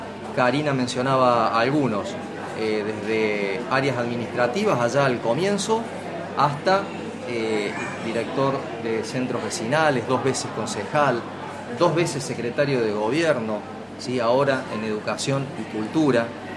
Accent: Argentina; Vengo de un barrio, yo crecí en el Villa Carlos. ¿Sí? Vengo del Villa Carlos, del Nicolás Avellaneda. Yo vivía allí en la calle Urtubey, entre Vélez Arfiel y Jujuy.

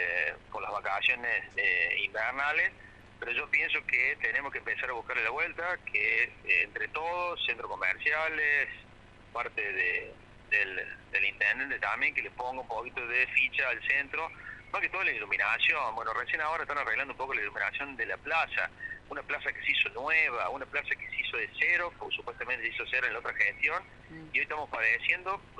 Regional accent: Bell Ville, Córdoba, Argentina; now in Villa María, Argentina; yo hace muchos años que estoy acá, yo soy de Belville, hace muchos años que estoy acá en Villa María, como comerciante

